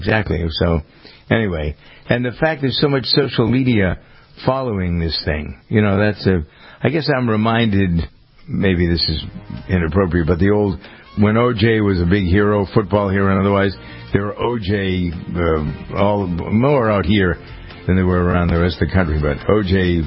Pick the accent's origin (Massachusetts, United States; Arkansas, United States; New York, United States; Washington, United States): Massachusetts, United States; Framingham; Their headquarters are located a couple of towns away from my hometown of Framingham.